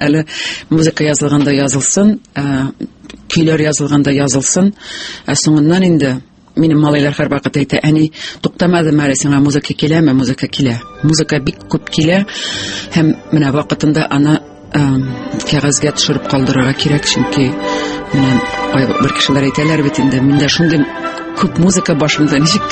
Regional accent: Kyshlau-Yelga, Bashkortostan, Russia

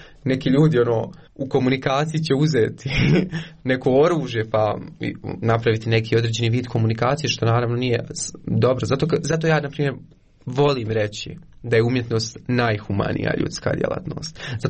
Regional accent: Konjic, Federation of Bosnia and Herzegovina, Bosnia & Herzegovina; also born or lived in Eisenach, Germany; Ja sam rođen u Njemačkoj, u Eisenachu, 97. godine. Moji roditelji su birali, dakle, konjic kada su htjeli da se vrate u Bosnu i Hercegovinu, 99. godine. I odrastao sam u Konjicu. Nisam iz Sarajeva

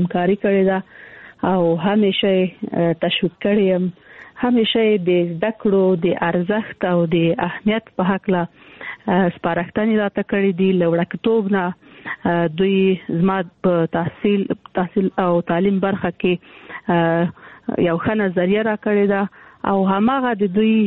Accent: Kandahar, Afghanistan; also born or lived in Kabul; زه د کندهار یم د کندهار د نړۍ انالیسې کې مې زده کړې وکړې او کابل پوهنتون ته ولاړم

